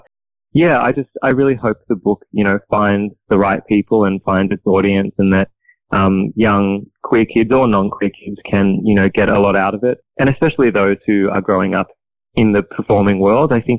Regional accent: Ballarat, Victoria, Australia; my experiences growing up in Ballarat and being in that dance world

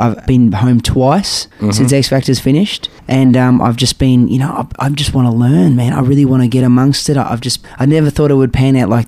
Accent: Geelong, Victoria, Australia; So, for example, I did a gig at Geelong, in my hometown.

